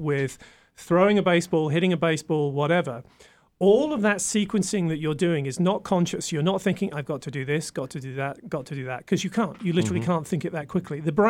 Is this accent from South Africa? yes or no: no; England, United Kingdom; I used to play cricket a lot as well, being English.